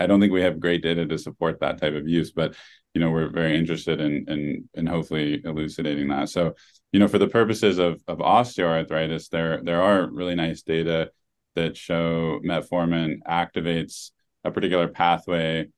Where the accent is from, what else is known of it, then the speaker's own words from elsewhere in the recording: Oregon, United States; I think, you know, the town I grew up in Oregon, it was like, you know, 1 store, 2 stoplights and an annual rodeo.